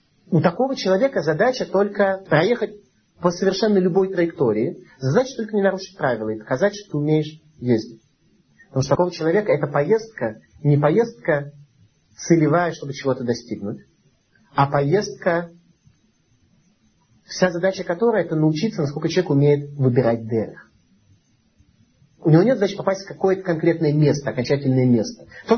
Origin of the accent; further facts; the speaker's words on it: Saint Petersburg, Russia; born there; Как мы с вами родились в Ленинграде, это болото, ну, настоящее болото.